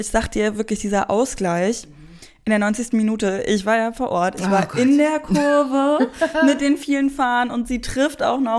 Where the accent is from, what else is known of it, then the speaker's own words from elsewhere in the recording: Berlin, Germany; ich bin in Berlin, also im Randgebiet Berlin groß geworden.